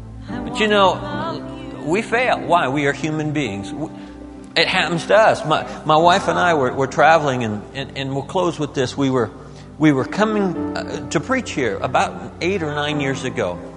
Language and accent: English; Midwest, United States; We come from the Midwest. That's robbery. I mean, we got plenty of fields to park your car in.